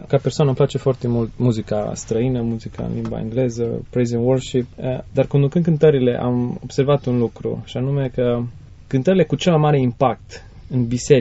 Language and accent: Romanian; Romania; Probabil pentru că noi suntem români și pentru că suntem români avem nevoie de ceva specific.